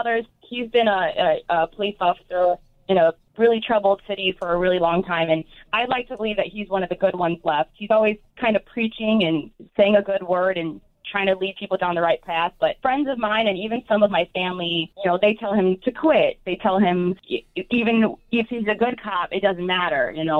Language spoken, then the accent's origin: English; East Chicago, Indiana, United States; but I'm Mexican. I'm from East Chicago, and my family's from East Chicago and Gary.